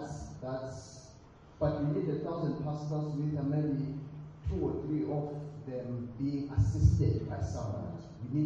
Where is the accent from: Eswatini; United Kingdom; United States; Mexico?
Eswatini; I'm from Eswatini, for example, and it's a small country with about 1.2 million people.